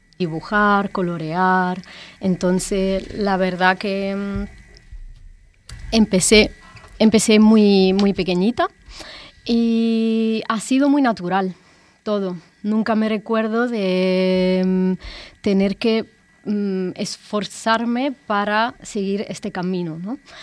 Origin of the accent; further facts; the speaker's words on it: Italy; Spanish is a second language; Soy italiana.